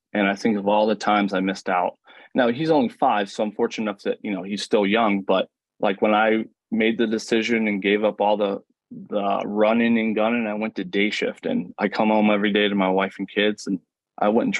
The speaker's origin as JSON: {"language": "English", "town": "Orlando", "region": "Florida", "country": "United States", "said": "I'm from Orlando, Florida. I grew up with the all-American family."}